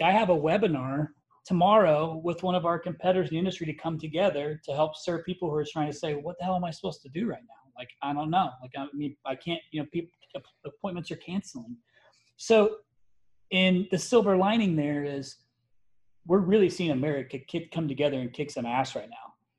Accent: Indiana, United States; I'm a Midwesterner. I'm from Indiana

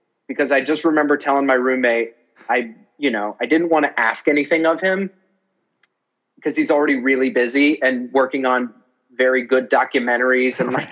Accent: New York, United States; well, I'm from New York and I'm a comedian.

